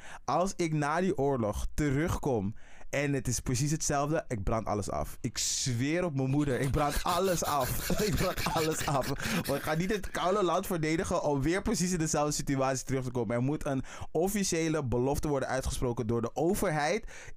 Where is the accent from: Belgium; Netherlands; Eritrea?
Netherlands; dit is het land waar ik ben opgegroeid. Het is niet het land waar ik ben geboren, maar het is wel het land waar ik ben opgegroeid.